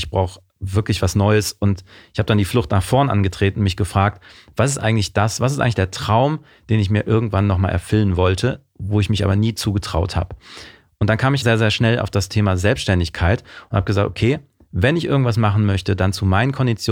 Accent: Mönchengladbach, North Rhine-Westphalia, Germany; Aufgewachsen bin ich in Mönchengladbach

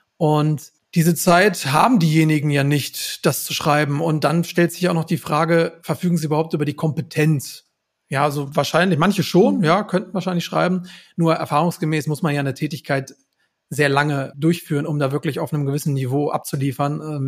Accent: Goslar, Lower Saxony, Germany; born there; now in Paderborn, Germany; ich bin 38 Jahre alt, bin verheiratet und komme gebürtig aus dem Harz, aus Goslar am Harz, um genau zu sein, und wohne heute mit meiner Frau in Paderborn.

